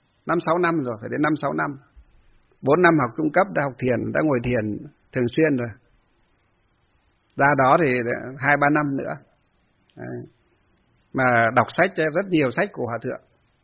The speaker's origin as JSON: {"language": "Vietnamese", "region": "Hòa Bình", "country": "Vietnam", "tie": "born or raised there", "said": "Kể bây giờ chúng tôi về ở trong quê hương chúng tôi, ở trong Lương Sơn hay trong Kim Bôi Hòa Bình, những ngày xưa họ chẳng biết gì Phật Pháp cả"}